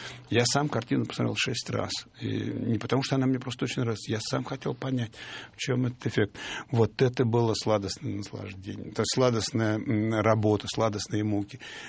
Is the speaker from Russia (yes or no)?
yes; Oryol, Oryol Oblast, Russia; когда Орел освободили, это мой родной город